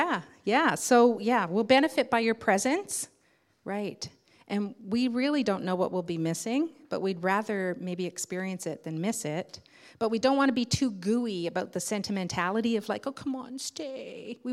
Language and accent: English; Canada; Or at least maybe as a Canadian, I'm feeling that you know, there's a value around everybody should be allowed.